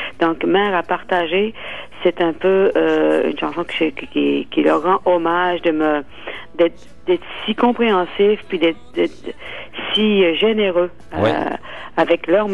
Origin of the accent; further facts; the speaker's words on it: Havre-Saint-Pierre, Quebec, Canada; Moi, je viens d'Havre Saint-Pierre.